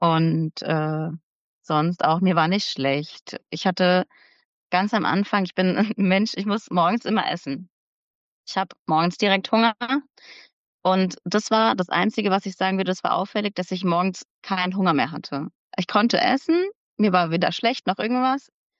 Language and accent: German; Germany; Und der ist 20 Kilometer von Hanau weg gewesen, in meiner Heimatstadt quasi, wo ich herkam.